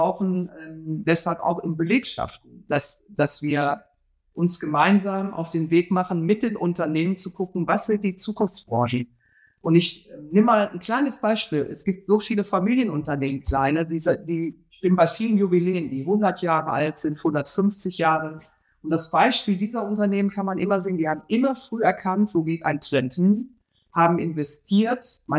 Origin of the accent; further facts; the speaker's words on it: Duisburg, North Rhine-Westphalia, Germany; ich komme ja selbst aus Duisburg